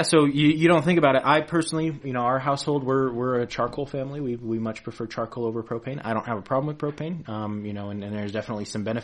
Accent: Colorado, United States; I do want to say I'm from Colorado, and we like to joke in Colorado that every season is grilling season.

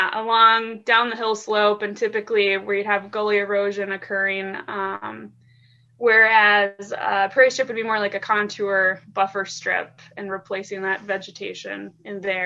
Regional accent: Minnesota, United States; now in Iowa, United States; So I'm from Minnesota originally, and I worked in the Mankato area, kind of south-central Minnesota

